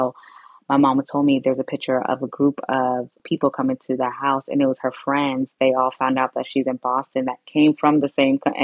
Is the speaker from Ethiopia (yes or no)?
yes; Ethiopia; also born or lived in Sudan; now in United States; We're Ethiopian. We just lived. I was born in Sudan because they fled.